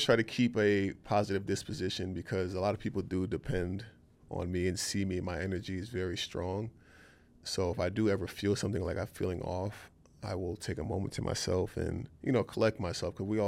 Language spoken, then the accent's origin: English; Jamaica; I'm Jamaican, yeah, so I named